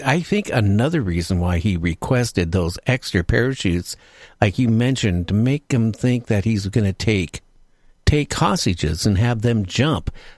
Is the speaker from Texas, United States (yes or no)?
no; Washington, United States; I grew up in the Northwest here in Washington State.